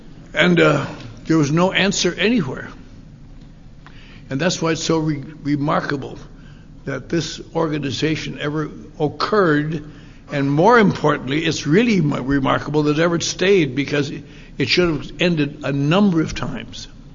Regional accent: Wisconsin, United States; When I was a little boy I didn't know it, but I was growing up in Wisconsin

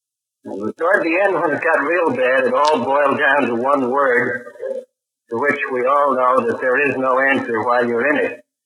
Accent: Chappaqua, New York, United States; I'm an alcoholic from Chappaqua, New York.

